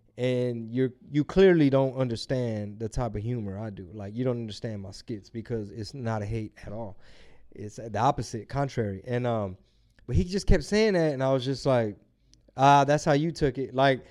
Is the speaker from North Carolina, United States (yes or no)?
no; Houston, Texas, United States; I'm from Houston.